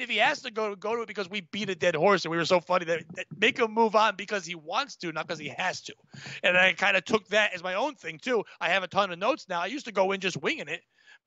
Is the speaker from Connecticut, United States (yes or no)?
yes; Connecticut, United States; We grew up in Connecticut. My brother moved back to Connecticut to work in New York.